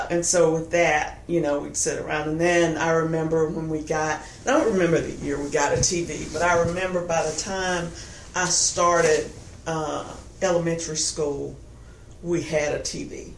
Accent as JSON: {"language": "English", "town": "Rougemont", "region": "North Carolina", "country": "United States", "tie": "born or raised there", "said": "I was born in 1951 in Durham County, North Carolina. I grew up in a rural community. The town is Rougemont, North Carolina."}